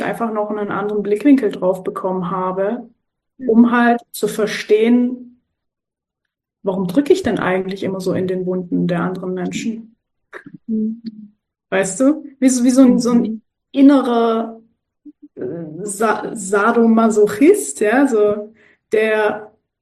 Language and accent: German; Germany; meine Eltern kommen aus der Türkei, ich bin in Deutschland geboren. Bin türkisch aufgewachsen, würde ich sagen, aber halt mit einem deutschen Mindset.